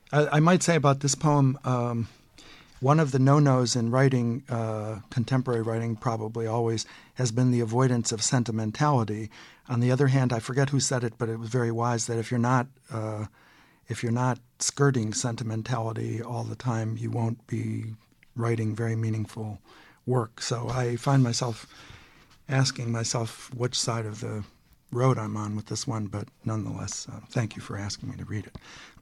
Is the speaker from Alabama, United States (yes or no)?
no; Detroit, Michigan, United States; I was growing up in Detroit.